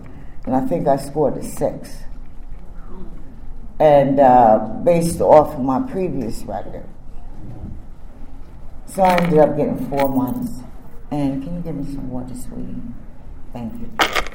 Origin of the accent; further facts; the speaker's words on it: New Jersey, United States; It was like, you know, because I'm from New Jersey, I'm from North.